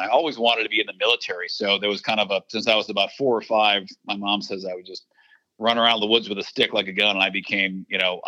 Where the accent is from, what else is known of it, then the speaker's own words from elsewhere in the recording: Minnesota, United States; Like you said, I grew up in Minnesota.